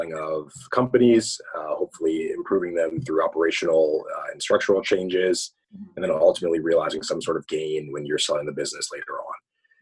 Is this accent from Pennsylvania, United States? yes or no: yes; Philadelphia, Pennsylvania, United States; I'm from Philadelphia. Went down to Morehouse College for 4 years, where I majored in business finance.